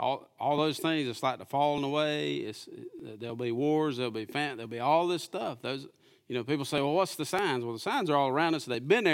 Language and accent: English; United States; born there; I was born in the United States. That's a blessing, y'all.